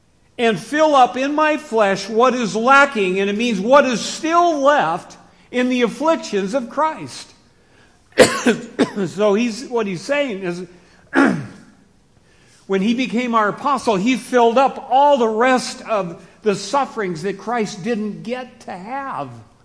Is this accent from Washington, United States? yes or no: yes; Seattle, Washington, United States; now in Denver, United States; here I am from Seattle, and you know, I'd gone to Michigan and that kind of thing, just arrive in Denver